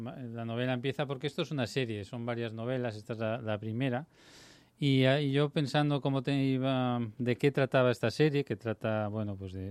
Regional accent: Madrid, Community of Madrid, Spain; y además yo soy madrileño, por lo tanto es la ciudad que yo conozco mejor

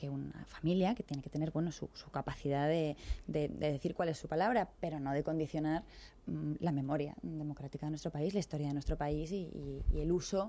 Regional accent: Madrid, Community of Madrid, Spain; yo, como madrileña, he visto

